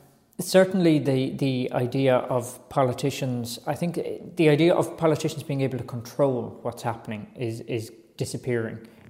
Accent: Newtown Cashel, County Longford, Ireland; I'm from Newtown Cashel in County Longford. And I went to school in St. Mel's College in Longford, and I'm from Oyle National School, where my daughter now attends.

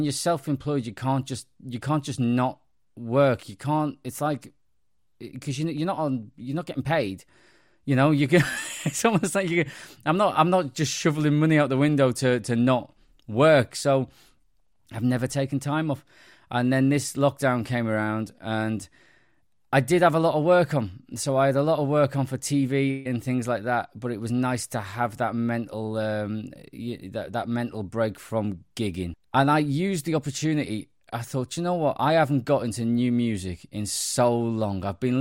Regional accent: Liverpool, North West England, United Kingdom; When I was growing up in Liverpool and you know, in the 90s

